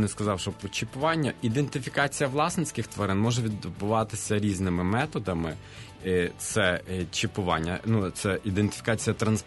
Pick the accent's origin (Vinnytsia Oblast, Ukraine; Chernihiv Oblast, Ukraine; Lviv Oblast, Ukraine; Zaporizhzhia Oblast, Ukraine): Lviv Oblast, Ukraine; Drohobych; Я сам з міста Дрогобича